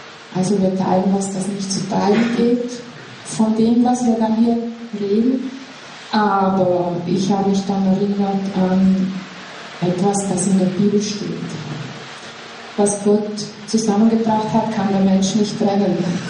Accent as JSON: {"language": "German", "region": "Trentino-Alto Adige", "country": "Italy", "said": "Ich bin aus Südtirol, also aus dem Unterland, wer von hier ist. Und ich bin schon seit dem letzten Jahrtausend hier auf diesem Stuhl."}